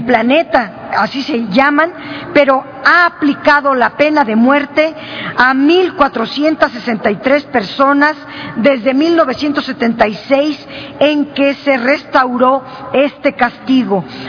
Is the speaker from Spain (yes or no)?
no; Guanajuato, Mexico; Como guanajuatense, como mexicana, como humanista, me sumo a la lucha contra la pena de muerte